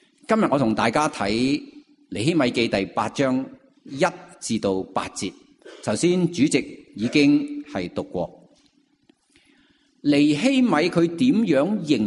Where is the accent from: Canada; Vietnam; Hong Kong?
Hong Kong; 作为香港人，我们很明白树的根是被起屋啊、水泥啊，是令到它坏死了那种的危险。